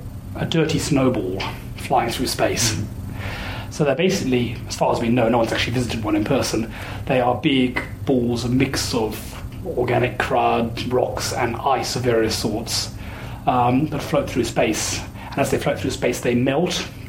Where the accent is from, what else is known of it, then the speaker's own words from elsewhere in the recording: England, United Kingdom; also born or lived in United States; now in Australia; I grew up in England, studied physics and science at Cambridge, then I worked in the US for a couple of years, the University of Arizona, then came to University of Melbourne for a few years